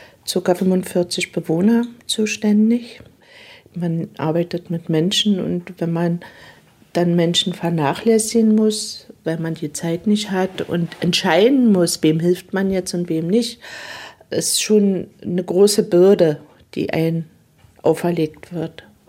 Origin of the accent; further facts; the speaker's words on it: East Germany, Germany; Wir kommen aus der DDR und ich lasse mir meinen Mund nicht verbieten.